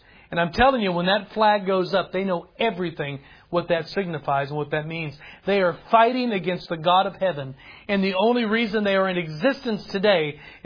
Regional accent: United States; As an American, I could get pretty mouthy on the island of Madagascar

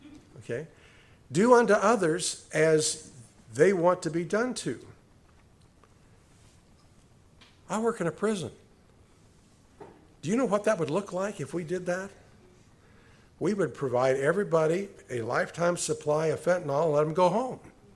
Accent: Arizona, United States; the beauty of Cochise County, and growing up in Cochise County

